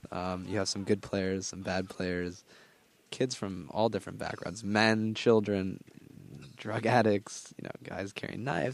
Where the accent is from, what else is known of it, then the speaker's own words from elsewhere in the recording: Rochester, New York, United States; I'm from Rochester, New York. I just returned to the US from playing professional soccer in Kabul, Afghanistan.